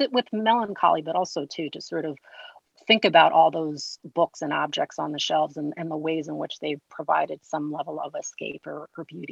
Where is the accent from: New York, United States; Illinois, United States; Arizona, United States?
New York, United States; Bronx; now in Boston, United States; Yeah, for me, I am originally from the Bronx. My parents, when they divorced in the early 80s, is when my mom and my brothers and I relocated here to Boston.